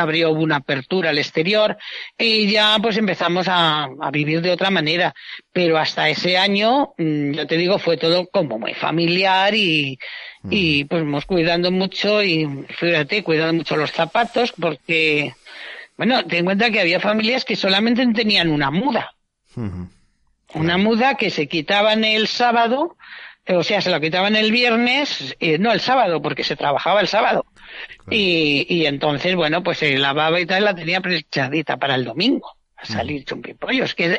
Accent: Spain; para eso somos españoles.

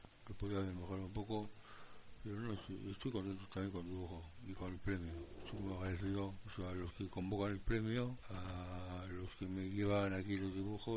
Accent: Castro Urdiales, Cantabria, Spain; Pues yo soy de Castro de Galés y lo es muy bonito Castro.

